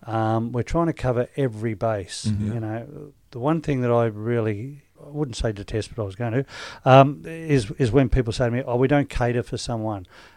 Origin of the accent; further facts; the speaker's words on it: Mansfield, Victoria, Australia; I was from Northeast Victoria, from Mansfield